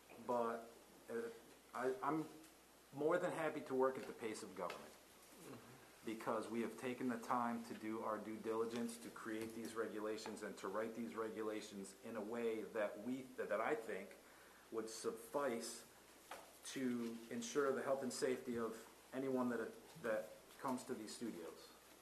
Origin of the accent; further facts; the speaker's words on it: Salisbury, Maryland, United States; I moved to Berlin 5 years ago. I'm from the area. I grew up in Salisbury.